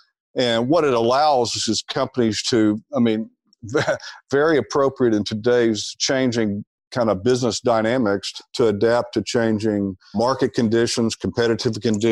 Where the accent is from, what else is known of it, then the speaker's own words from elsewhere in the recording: Little Rock, Arkansas, United States; I grew up in Little Rock, Arkansas.